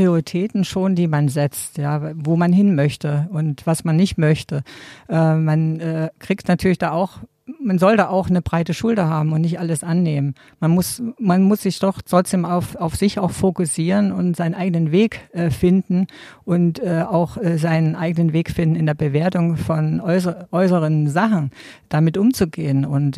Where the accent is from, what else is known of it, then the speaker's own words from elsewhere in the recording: East Germany, Germany; ich bin ja in der DDR groß geworden und meine Kindheit war immer draußen.